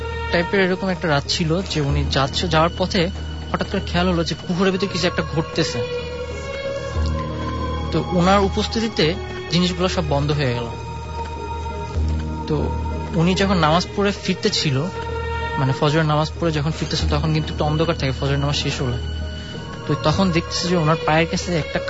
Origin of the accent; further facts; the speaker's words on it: Gopalganj, Dhaka Division, Bangladesh; now in Dhaka, Bangladesh; জিগাতলা থেকে, আমার এন্টারপ্রাইজ, আমার দেশের বাড়ি গোপালগঞ্জের মুর্শিদপুর থানা।